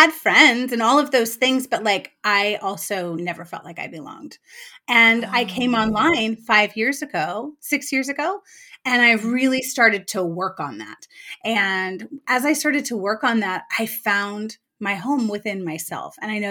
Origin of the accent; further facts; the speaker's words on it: California, United States; So my life, like I grew up in California, and my family moved every 2 years.